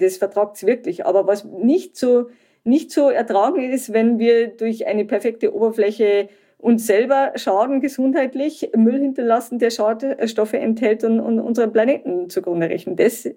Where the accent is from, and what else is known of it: Germany